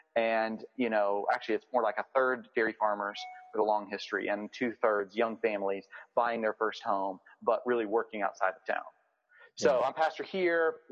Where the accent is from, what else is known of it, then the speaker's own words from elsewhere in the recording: the South, United States; now in Wisconsin, United States; I grew up in the South, so people here always, they know you're a Southern boy.